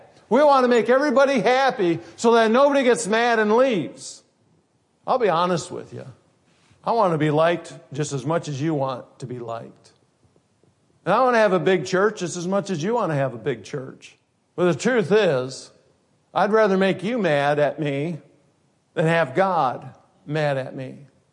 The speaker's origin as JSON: {"language": "English", "town": "Grand Rapids", "region": "Michigan", "country": "United States", "tie": "born or raised there", "said": "I grew up in Grand Rapids on the Catholic side of town."}